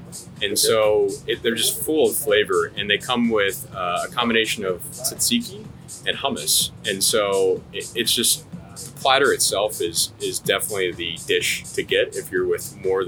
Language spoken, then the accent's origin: English; Chicago, Illinois, United States; I'm from Chicago. I've been to a number of places around the world